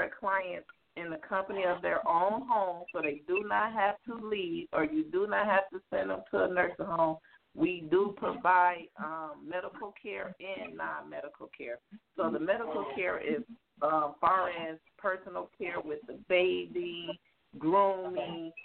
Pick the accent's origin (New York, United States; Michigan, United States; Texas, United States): Michigan, United States; Muskegon; I'm actually from Muskegon, but that's only 2 hours away.